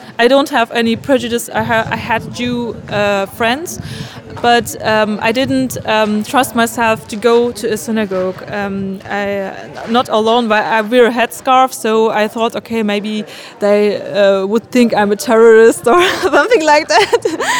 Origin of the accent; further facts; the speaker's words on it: Germany; English is a second language; I grew up in Germany. I'm Muslim. My parents are Turkish rooted, but I am socialized in Germany.